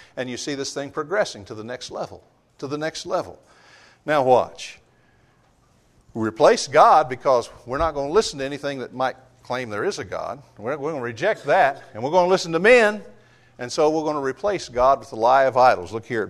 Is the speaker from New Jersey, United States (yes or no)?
no; Missouri, United States; Show me. I'm from Missouri. Show me, you see.